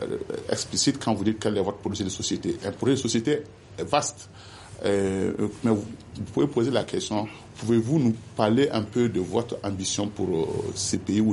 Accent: Mali

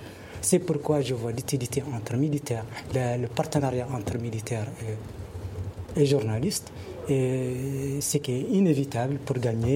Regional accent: Mauritania; quand même chez nous en Mauritanie, ils font souvent des portes ouvertes sur l'armée

